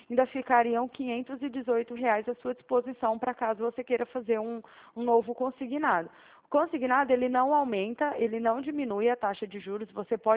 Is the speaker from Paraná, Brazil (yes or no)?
no; Uberaba, Minas Gerais, Brazil; now in São Paulo, Brazil; eu sou de Uberaba, Minas, e Uberaba, o DDD é 34, onde que eu tô te ligando é DDD 16, que é aqui onde que eu tô trabalhando agora em São Paulo